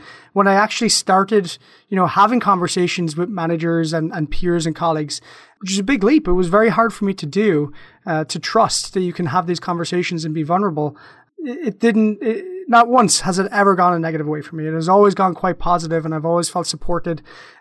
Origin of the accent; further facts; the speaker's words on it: Ireland; now in United States; So I grew up in Ireland.